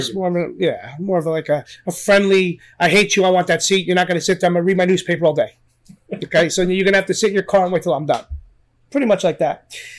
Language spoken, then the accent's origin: English; Nutley, New Jersey, United States; We grew up in Nutley, so we all knew about the bar itself.